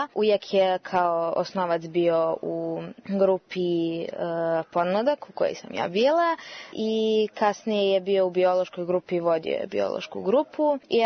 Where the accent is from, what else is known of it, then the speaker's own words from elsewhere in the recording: Valjevo, Kolubara District, Serbia; born there; ja sam rođena u Valjevu.